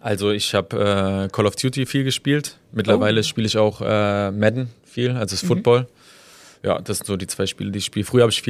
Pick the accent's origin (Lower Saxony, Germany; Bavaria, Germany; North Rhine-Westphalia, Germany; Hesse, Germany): Hesse, Germany; Wehen; Und ich bin ja auch hier bei Wehen groß geworden.